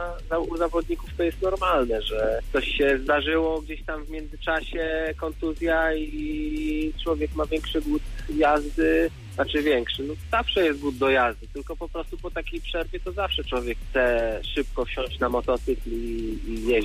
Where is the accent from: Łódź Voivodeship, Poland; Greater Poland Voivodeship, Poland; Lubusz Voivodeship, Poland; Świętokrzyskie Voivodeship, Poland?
Lubusz Voivodeship, Poland; Zielona Góra; żeby może zostać u siebie w Zielonej Górze